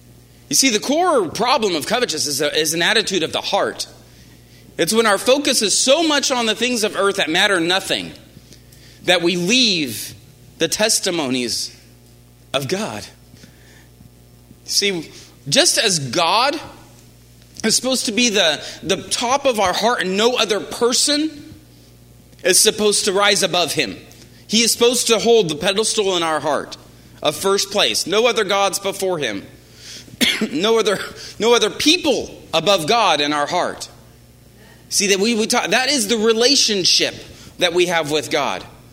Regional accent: Midwest, United States; I came from the Midwest and the Bible Belt

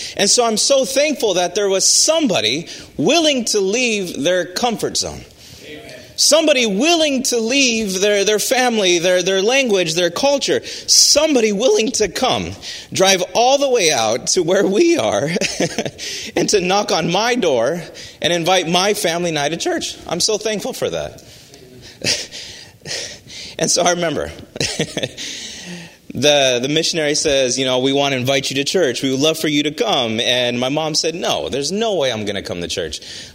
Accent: Navajo Nation, United States; I'm American, and I'm thankful for that. I'm very thankful for that. All right. And so the way I describe it, my father, he is half black, half Mexican. And then my mother, she is Navajo. So I grew up on the Navajo reservation.

